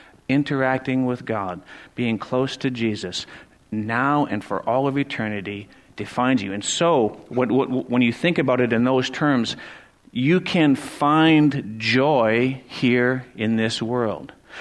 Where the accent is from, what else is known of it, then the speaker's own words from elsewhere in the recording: Wisconsin, United States; I'm a guy from Wisconsin … I'm a member of Cedar Creek.